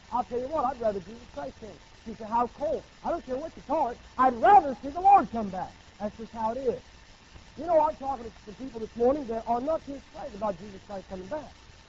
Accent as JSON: {"language": "English", "country": "United States", "said": "I'm glad I'm an American because I'm free."}